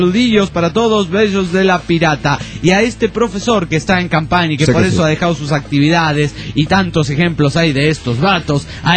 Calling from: Torreón, Coahuila, Mexico; Soy de Torreón, Coahuila, y tengo muy pocos días de oírlo.

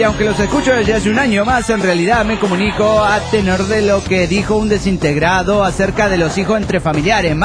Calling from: Buenos Aires, Argentina; de Buenos Aires, Argentina.

